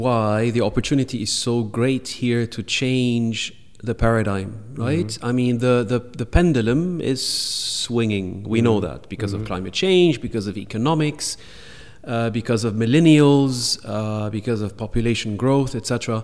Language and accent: English; Denmark; It is, I'm half Danish, mm-hmm. by the way. So mm-hmm. I was brought up in Denmark. To me, Denmark, Danish ways, Scandinavian values, it's in my blood.